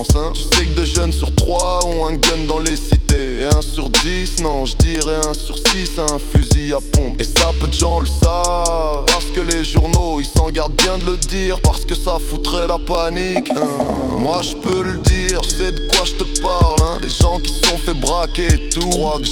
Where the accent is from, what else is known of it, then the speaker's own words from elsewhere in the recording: Paris, Île-de-France, France; Moi je viens de Paris hein, je viens de Paris. J'arrivais dans le 19 dans ma tête. J'avais 5 piges, j'en ai 23 mec tu vois.